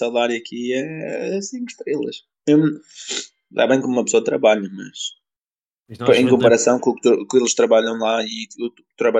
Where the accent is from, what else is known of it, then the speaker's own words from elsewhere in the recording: Madeira, Portugal; Eu, Portugal. Portugal de onde? Na Madeira.